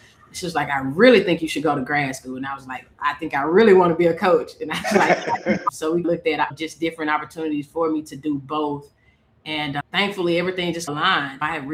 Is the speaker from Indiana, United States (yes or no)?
no; Jackson, Mississippi, United States; and I'm from Jackson, so I was able to have my support system with me